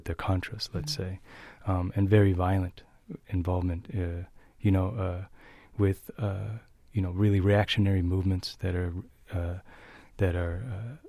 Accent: New Jersey, United States; I grew up in New Jersey, as I said, and I went to public schools.

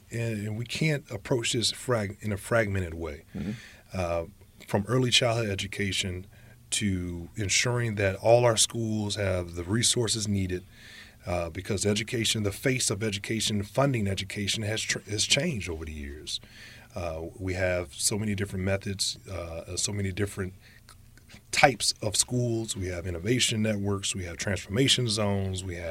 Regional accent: Gary, Indiana, United States; as a resident of Gary and as someone that was born and raised in Gary, know we have a blight issue.

